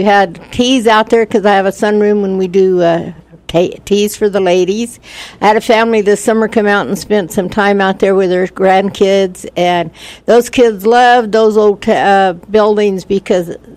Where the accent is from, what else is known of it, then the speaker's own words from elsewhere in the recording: Colorado, United States; Well, I'm really a country girl, born and raised in Colorado.